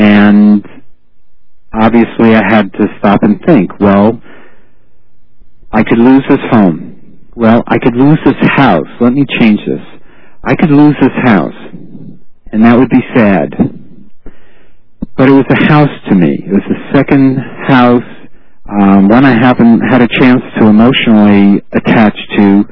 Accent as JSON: {"language": "English", "region": "California", "country": "United States", "said": "these horrible fires in my home state of California."}